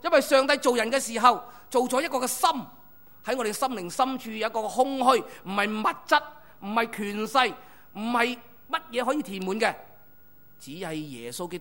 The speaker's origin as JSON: {"language": "Chinese", "country": "Hong Kong", "said": "我们香港人最容易感受到的就是倍感孤单"}